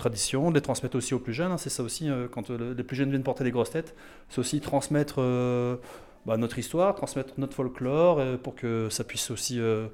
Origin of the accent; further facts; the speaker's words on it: Cassel, Hauts-de-France, France; Je suis natif de Cassel